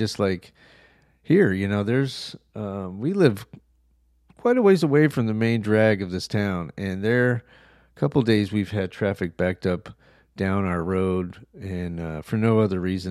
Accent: Albuquerque, New Mexico, United States; Most of the concerts that I've seen, especially in my youth, was in Albuquerque, growing up in Albuquerque, going to the fairgrounds.

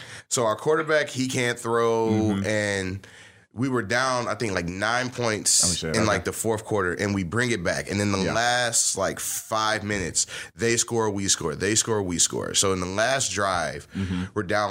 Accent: Michigan, United States; I'm from Michigan, so like, it'll be like Michigan football.

